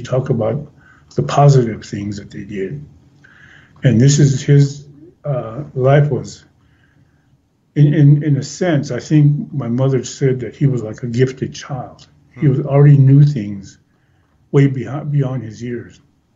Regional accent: South Dakota, United States; Well, actually, started out living on a reservation. I was born in the Pine Ridge Indian Reservation.

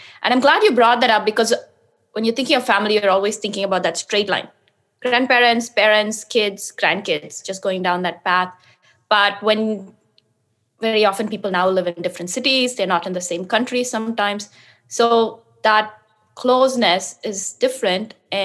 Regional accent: India; I'm originally from India.

